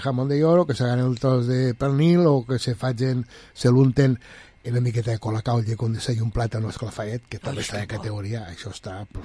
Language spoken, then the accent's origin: Catalan; Valencian Community, Spain; ja saps que nosaltres som valencians